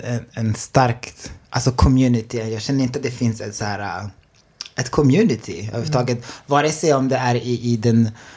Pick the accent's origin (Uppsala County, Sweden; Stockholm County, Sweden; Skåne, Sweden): Uppsala County, Sweden; Enköping; also born or lived in Burundi; Jag är från Enköping, men jag är född i Burundi.